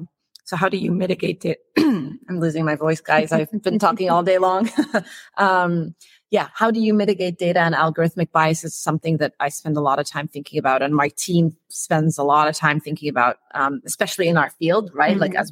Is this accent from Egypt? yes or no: yes; Egypt; I'm originally from Egypt.